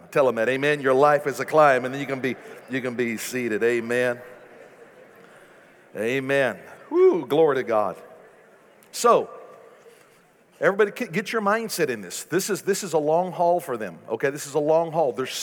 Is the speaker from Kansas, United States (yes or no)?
yes; Garden City, Kansas, United States; I was raised in Garden City, Kansas. I love Garden City, Kansas.